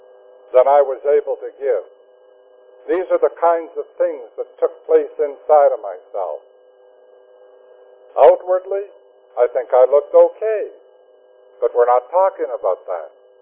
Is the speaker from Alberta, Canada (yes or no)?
no; Winnipeg, Manitoba, Canada; I was born and raised in Winnipeg, attended school, high school there